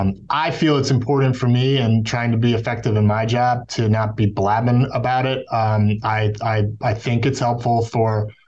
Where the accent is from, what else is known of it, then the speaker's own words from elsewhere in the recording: Virginia, United States; I'm also from the region. I grew up in Northern Virginia before the Nationals existed.